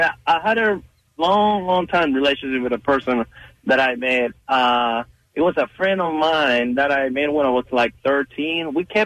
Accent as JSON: {"language": "English", "country": "Venezuela", "moved": "yes", "said": "Well, we're from Venezuela. And then we kind of separated ways because I had to move out of the country for, you know, economic reasons and stuff."}